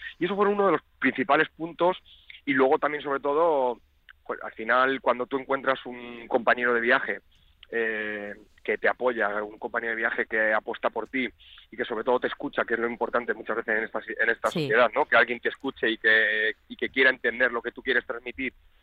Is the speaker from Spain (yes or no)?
yes; Castilla-La Mancha, Spain; moved away as an adult; now in Madrid, Spain; Yo como manchego, con la tradición que tenemos, con también ese fondo refinado de cuchara